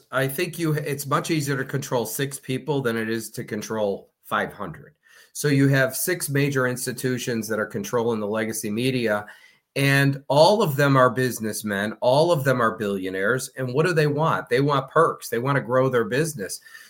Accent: Chicago, Illinois, United States; now in Florida, United States; So, you know, originally I'm from Chicago. I live in Florida now

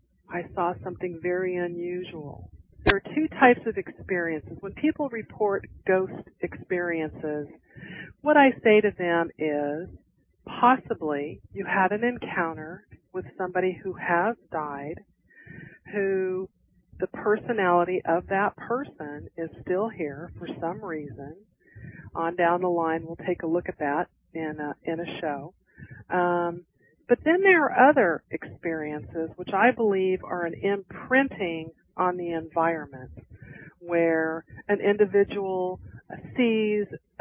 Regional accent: Galveston, Texas, United States; And since we're talking a little bit about Galveston, my hometown, we're talking a little bit about the storm.

